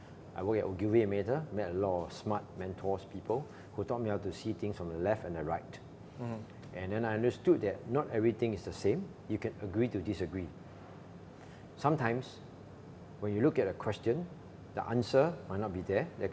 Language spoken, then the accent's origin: English; Malacca, Malaysia; also born or lived in Johor Bahru, Malaysia; I grew up in Malacca